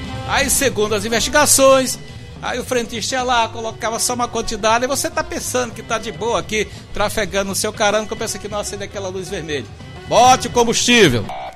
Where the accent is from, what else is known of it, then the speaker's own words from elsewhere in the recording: Bequimão, Maranhão, Brazil; como se fala lá do interior do estado, mais precisamente na região lá de Bequimão. Um abraço à minha terra querida.